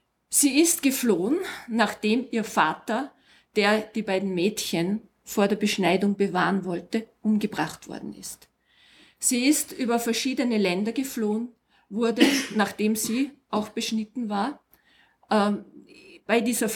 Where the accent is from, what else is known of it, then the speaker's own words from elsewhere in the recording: Vienna, Austria; Ich komme aus Wien.